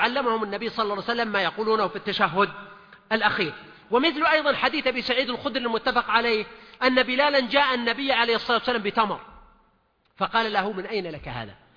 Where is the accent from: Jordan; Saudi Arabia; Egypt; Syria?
Saudi Arabia; نحن كمجتمع سعودي بالدرجة الأولى إلى أناس متوافقين نسعى إلى هدف واحد